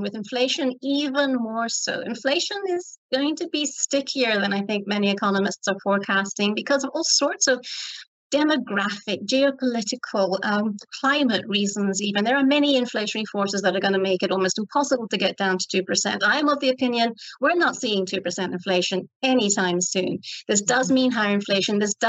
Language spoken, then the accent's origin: English; Ireland; I'm Irish. What can I say?